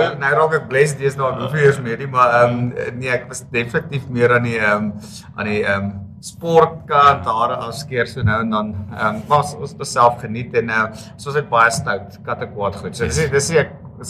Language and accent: Afrikaans; Nelspruit, Mpumalanga, South Africa; also born or lived in Benoni; gebore in Benoni. Ek het ek's toe na Ketterskool Nelspruit toe. Ek het skool gegaan in Nelspruit.